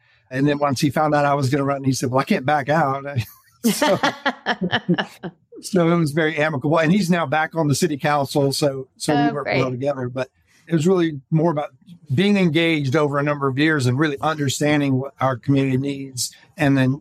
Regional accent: Oxford, Georgia, United States; But I grew up in Oxford, and my wife and I moved back here when we were starting our family in 1995.

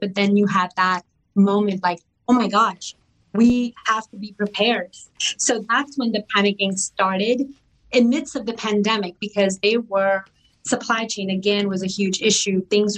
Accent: India; I mean, I am Indian. I've been drinking tea since I was two.

